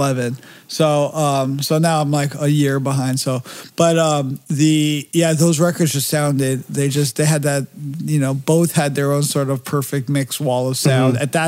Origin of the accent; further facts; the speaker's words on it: Los Angeles, California, United States; I grew up what they call it, the slums of Beverly Hills.